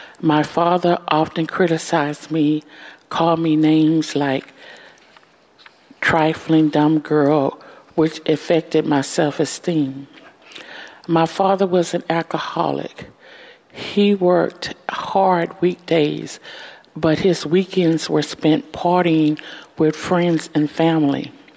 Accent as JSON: {"language": "English", "town": "Houston", "region": "Texas", "country": "United States", "said": "Okay, I am from Houston, Texas, and I lived with my mother on the south side of Houston."}